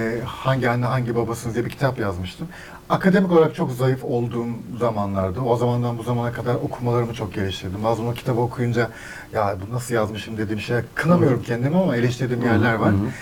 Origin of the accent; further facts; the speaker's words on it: Maden, Elazığ, Turkey; Elazığ, Maden.